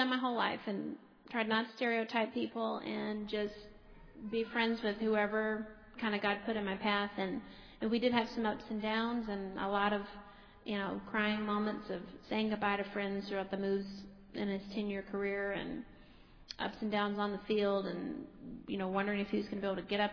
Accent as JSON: {"language": "English", "region": "Louisiana", "country": "United States", "said": "I'm from Louisiana, and he's from Mississippi"}